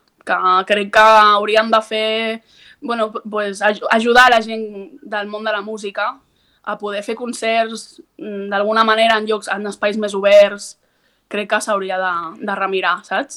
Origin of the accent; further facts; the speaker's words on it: Sitges, Catalonia, Spain; els que som de Sitges ho sabem com som, no?